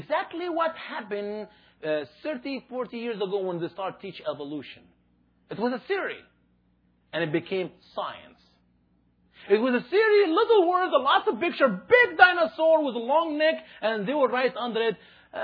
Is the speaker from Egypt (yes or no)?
yes; Egypt; I'm from Egypt, the first thing comes to their mind, I'm a Muslim guy.